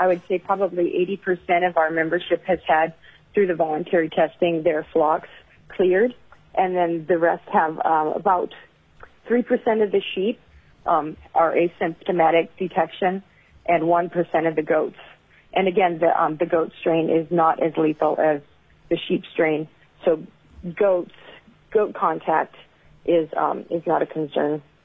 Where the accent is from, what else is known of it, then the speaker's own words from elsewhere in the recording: Juneau, Alaska, United States; born there; I was born in Juneau, and we moved to this region in 85